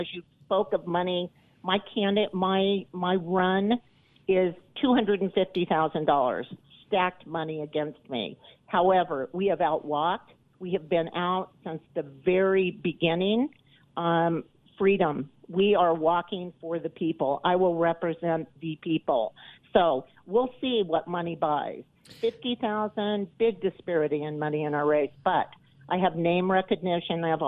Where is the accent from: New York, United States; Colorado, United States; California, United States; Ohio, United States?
Colorado, United States; Boulder; I'm a native, born and raised in Boulder, Colorado.